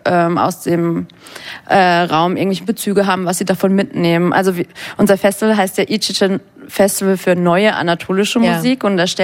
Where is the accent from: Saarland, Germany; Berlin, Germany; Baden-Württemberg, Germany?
Baden-Württemberg, Germany; Ich bin in Baden-Württemberg groß geworden